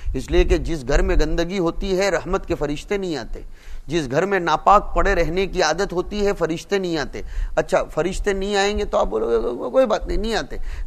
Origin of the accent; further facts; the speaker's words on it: Vadodara, Gujarat, India; मैं बड़ौदा था मेरे वतन में